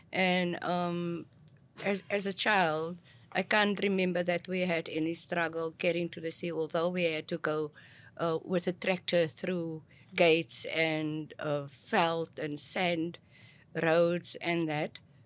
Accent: Mamre, Western Cape, South Africa; I am from Mamre. It's a small town on the west coast within the Western Cape.

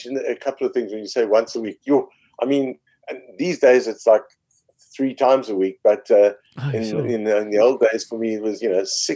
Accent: Cape Town, Western Cape, South Africa; I grew up in Cape Town, the first, like, my young years until age 7 were in Newlands, really on the slopes of Table Mountain.

